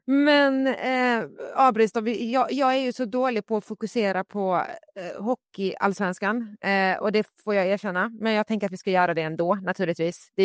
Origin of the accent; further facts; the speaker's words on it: Skåne, Sweden; Jag menar, jag är från Skåne.